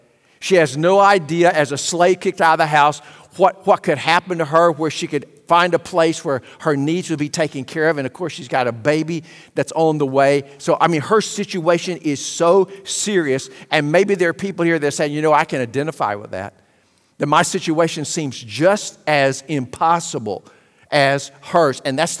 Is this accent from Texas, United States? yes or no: yes; Lufkin, Texas, United States; And I'll say, I'm from Lufkin, Texas. You know, I'm proud of that.